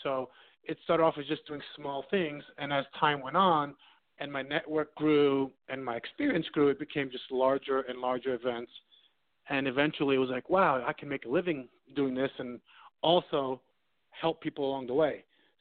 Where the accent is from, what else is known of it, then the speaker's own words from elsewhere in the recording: New York City, New York, United States; now in Las Vegas, United States; I'm originally from New York City.